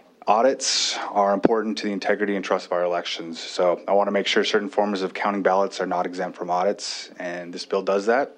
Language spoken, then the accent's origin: English; Miles City, Montana, United States; I represent Senate District 19, which includes my hometown of Miles City and a very large portion of southeast Montana.